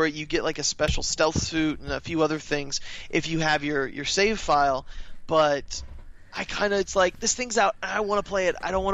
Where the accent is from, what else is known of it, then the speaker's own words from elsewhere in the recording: Orlando, Florida, United States; I'm born and raised in Florida, Orlando, you know